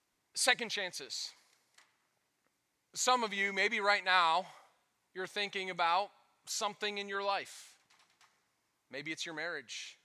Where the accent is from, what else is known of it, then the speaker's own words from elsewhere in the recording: Boston, Massachusetts, United States; I grew up in Boston.